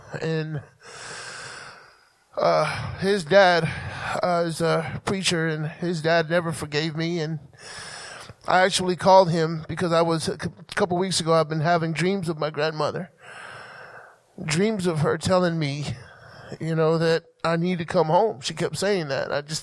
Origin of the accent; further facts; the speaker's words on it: Texas, United States; now in Ohio, United States; Originally, I'm from Texas. I've only been in Ohio just a few months.